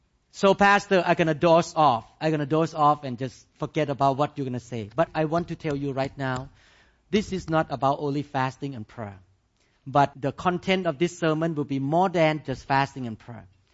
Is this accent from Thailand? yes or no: yes; Thailand; English is a second language; Many of you did not grow up in the country that you have a king. I grew up in Thailand and we have a king.